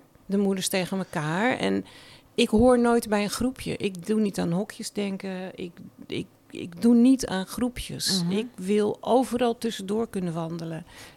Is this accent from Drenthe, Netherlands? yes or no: no; Amsterdam, North Holland, Netherlands; Maar ja, ik ben een Amsterdammer.